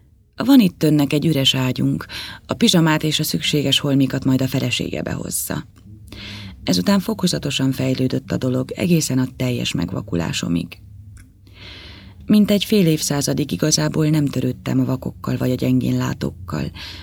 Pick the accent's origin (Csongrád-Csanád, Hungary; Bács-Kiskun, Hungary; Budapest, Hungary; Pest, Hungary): Csongrád-Csanád, Hungary; Szeged; born or raised there; also born or lived in Pécs / Kassa